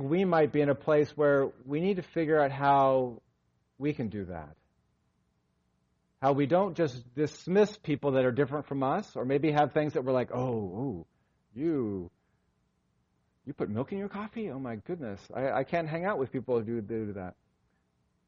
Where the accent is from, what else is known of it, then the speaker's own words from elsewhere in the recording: Southern US, United States; Or I'm a Southerner. I was born in the South, and I've grown up here